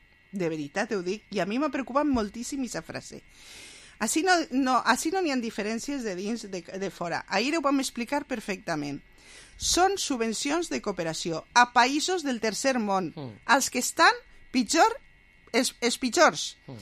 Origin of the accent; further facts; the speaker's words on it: Valencian Community, Spain; first language Valencian; Jo, la meua llengua materna és el valencià. La meua llengua és el valencià, vaig a defensar-lo sempre.